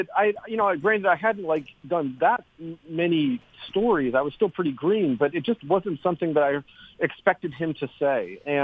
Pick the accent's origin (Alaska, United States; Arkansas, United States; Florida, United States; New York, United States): Alaska, United States; Anchorage; But honestly, you know, growing up in Anchorage, it kind of reminded me of Buffalo a little bit, just with more mountains, but some more weather.